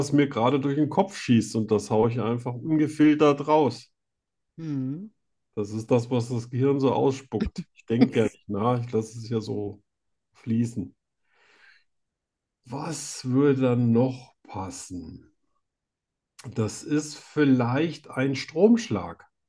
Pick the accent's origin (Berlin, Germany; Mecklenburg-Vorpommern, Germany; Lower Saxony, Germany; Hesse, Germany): Hesse, Germany; Aber ich komme aus Hessen.